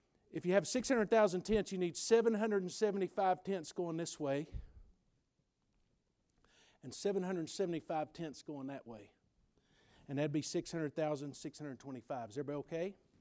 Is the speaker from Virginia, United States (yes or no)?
yes; Virginia, United States; Not only am I from Virginia, but I'm from Southwest Virginia.